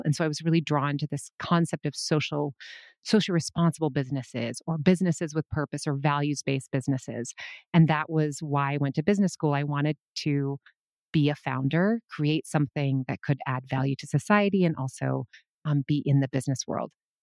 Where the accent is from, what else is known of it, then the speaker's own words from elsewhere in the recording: Minnesota, United States; born there; So I was born in 1974. And I was born in Minnesota, and my childhood was, you know, a lot of sort of a typical childhood